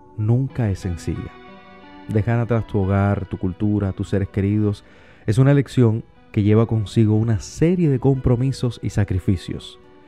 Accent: Cuba; now in New York, United States; incluyendo el nuestro, el mío, Cuba. Como migrante cubano que soy, aquí en la ciudad de Nueva York

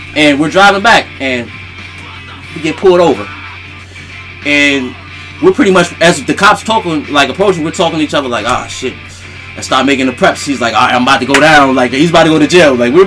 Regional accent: Massachusetts, United States; I grew up in Massachusetts, you know, a small town.

